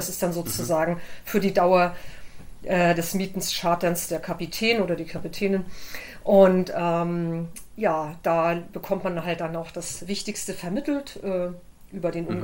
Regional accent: Flensburg, Schleswig-Holstein, Germany; born there; Ich bin in Flensburg geboren und war damals schon als Kind auf der Ostsee unterwegs und so weiter mit meinen Eltern.

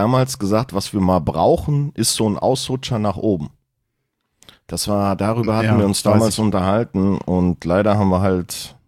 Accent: Berlin, Germany; also born or lived in Argentina; ich bin in Berlin geboren, im damaligen West-Berlin und wir haben in Moabit gewohnt. Wir sind dann mit der Familie irgendwann nach Südamerika, nach Argentinien gegangen

